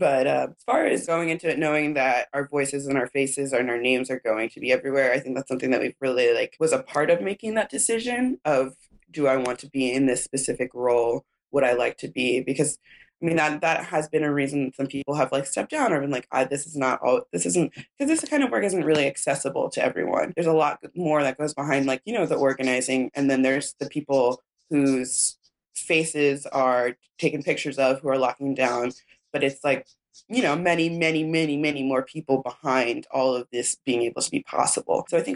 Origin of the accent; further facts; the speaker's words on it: East Coast, United States; now in Oakland, United States; I'm from the East Coast, so I'm not even from Oakland myself